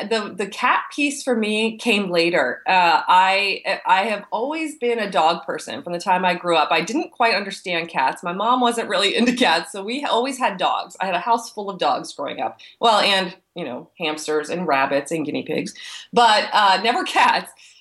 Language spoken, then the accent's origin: English; East Coast, United States; I'm from the East Coast and wasn't used to the area.